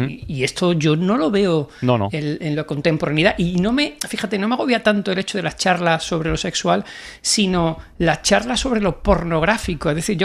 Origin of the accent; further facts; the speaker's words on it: Seville, Andalusia, Spain; En mi tierra.